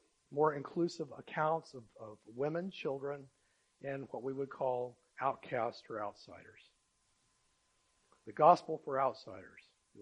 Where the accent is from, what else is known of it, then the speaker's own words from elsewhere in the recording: Oklahoma, United States; I'm from Oklahoma, so.